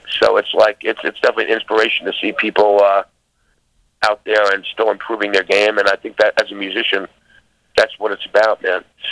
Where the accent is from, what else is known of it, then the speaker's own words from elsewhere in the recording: Queens, New York, United States; Look, I grew up in Queens, man. We knew all about Donald Trump.